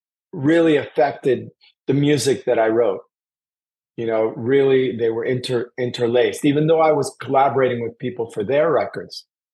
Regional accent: Miami, Florida, United States; You know, even though I was born in the States, my mother was Cuban, grew up in the Cuban exile community. We grew up in the projects of Liberty City.

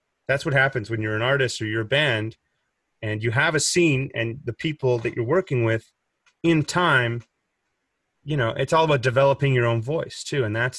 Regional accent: Winnipeg, Manitoba, Canada; we're all from Winnipeg.

